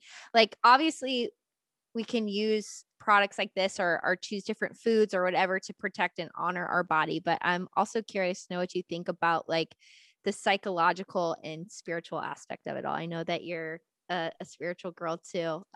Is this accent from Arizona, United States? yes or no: no; Louisiana, United States; now in California, United States; Like I grew up in Louisiana and food is a big deal and a lot of processed food is a big deal. So I live in California now